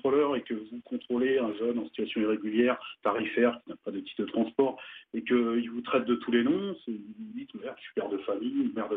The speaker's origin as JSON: {"language": "French", "region": "Île-de-France", "country": "France", "tie": "born or raised there", "said": "Alors, comme moi, j'ai grandi en Seine-Saint-Denis"}